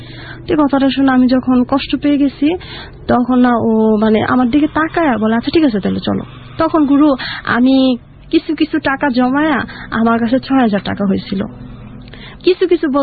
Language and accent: Bangla; Dhaka, Dhaka Division, Bangladesh; আমি ঢাকায় বড় হয়েছি